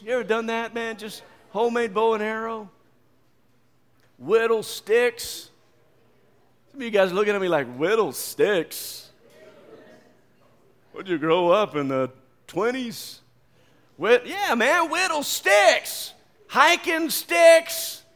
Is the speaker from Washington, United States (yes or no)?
no; West Virginia, United States; remember, I'm from West Virginia